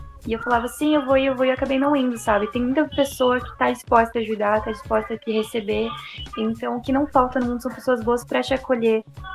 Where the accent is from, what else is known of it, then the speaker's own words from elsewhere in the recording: South Region, Brazil; Eu vim pra cá sem roupa de frio. Tô surtando já. Ainda que eu sou sulista.